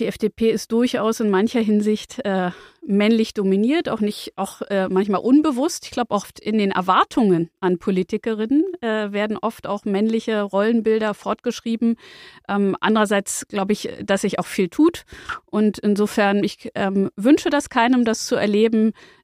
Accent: Brandenburg, Germany; Wie gesagt, ich komme aus dem Grenzland Brandenburg.

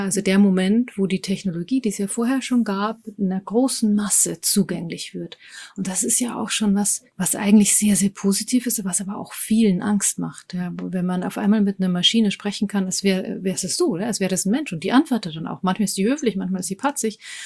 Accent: Germany

